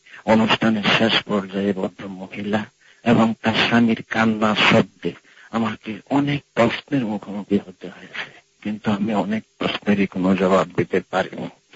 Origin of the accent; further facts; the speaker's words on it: Narsingdi, Dhaka Division, Bangladesh; moved away; আমার দেশের বাড়ি নরসিংদী জেলার মনোহর দিতে। আমি গত 2 বছর যাবৎ এই দেশের স্যামসাং মোবাইল কোম্পানিতে কর্মরত আছি।